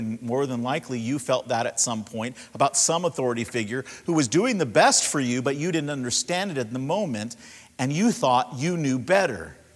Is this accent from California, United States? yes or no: yes; Los Angeles, California, United States; now in Grand Rapids, United States; I'm from Los Angeles. Talk about a messed up society.